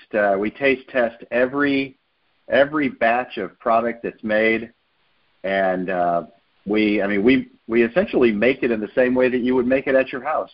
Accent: Chicago, Illinois, United States; I grew up in the Chicagoland area with a bunch of first and second generation Italians.

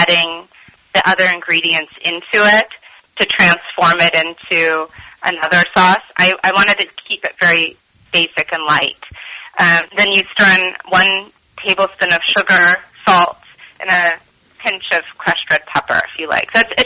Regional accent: Los Angeles, California, United States; I thought about my background, and I'm from Los Angeles, California, which the history of that is actually more Mexican, Hispanic, Asian.

